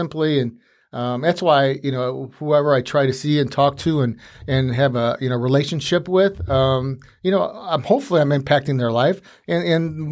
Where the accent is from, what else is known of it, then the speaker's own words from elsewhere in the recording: Bourbonnais, Illinois, United States; I grew up in Bradley Bourbonnais, actually in Bourbonnais. Went to the Bourbonnais schools.